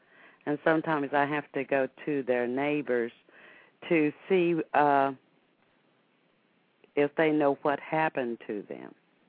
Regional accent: Gastonia, North Carolina, United States; No, I'm from North Carolina.

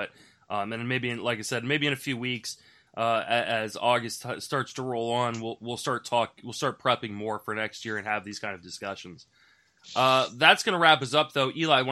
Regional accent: Washington, District of Columbia, United States; Well, I grew up in Washington, D.C. I literally lived across the street from Georgetown, the campus in Georgetown, when Allen Iverson was going there.

